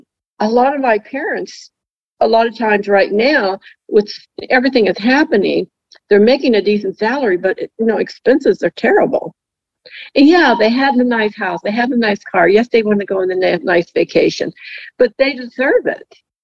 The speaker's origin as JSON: {"language": "English", "region": "Kentucky", "country": "United States", "tie": "born or raised there", "said": "You know, I grew up in Kentucky, and my father was a gym dandy, and he always loved to dance."}